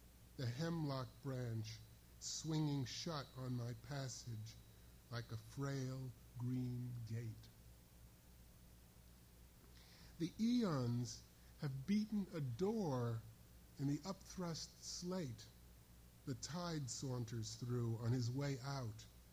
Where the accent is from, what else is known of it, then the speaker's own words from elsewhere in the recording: New York, United States; And I grew up in New York, the Hudson is a tidal river, but I paid no attention.